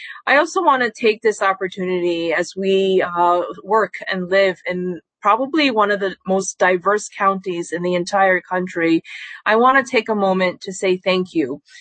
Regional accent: Queens, New York, United States; born there; telling us constantly to go back to wherever we came from, even though I was born right here in Queens.

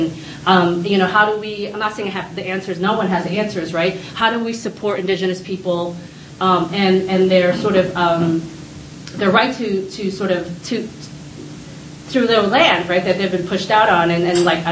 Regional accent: Brooklyn, New York, United States; So I'm from Sunset Park, Brooklyn, born and raised. Just to say that that's sort of my like background as someone who was born and raised in Sunset Park.

